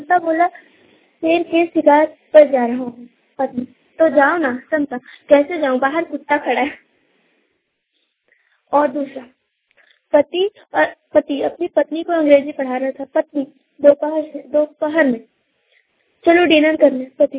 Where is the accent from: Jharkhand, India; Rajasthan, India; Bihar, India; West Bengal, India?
Jharkhand, India; Chouparan; मैं चौपारण जिले से हूँ।